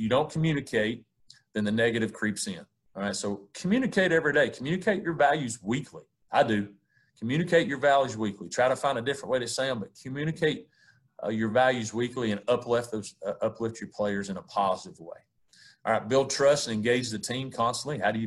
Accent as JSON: {"language": "English", "region": "Tennessee", "country": "United States", "tie": "born or raised there", "said": "I grew up in East Tennessee on a farm with my grandparents that had, it was their farm, and we lived at the bottom of it."}